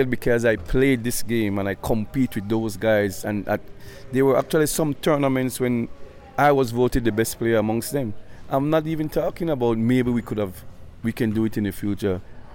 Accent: Belize City, Belize District, Belize; I'm from the Belize city.

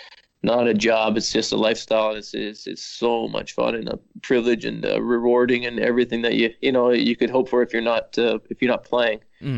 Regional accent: Canada; It's just kind of part of growing up in Canada.

